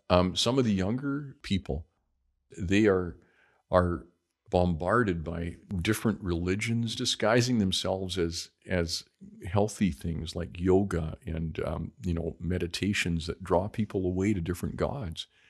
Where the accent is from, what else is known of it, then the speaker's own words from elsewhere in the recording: Terrace, British Columbia, Canada; So we grew up very poor. Growing up in Terrace was a challenge at the time. It was a very redneck logging community, and people were very not accepting in white culture Native Indian people.